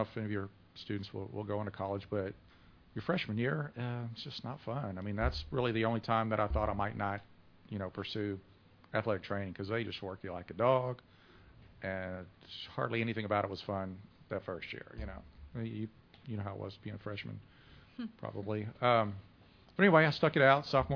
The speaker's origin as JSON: {"language": "English", "town": "Port Arthur", "region": "Texas", "country": "United States", "tie": "born or raised there", "said": "So finished up there and came on back to Texas. I grew up in Port Arthur."}